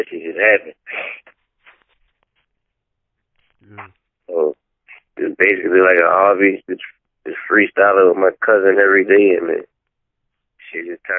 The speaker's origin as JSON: {"language": "English", "town": "Savannah", "region": "Georgia", "country": "United States", "lives_now": "Atlanta, United States", "said": "I'm from Savannah."}